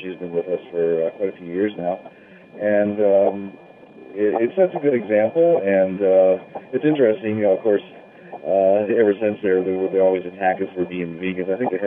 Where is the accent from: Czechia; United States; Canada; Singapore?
Canada; I'm ready to apologize for being a Canadian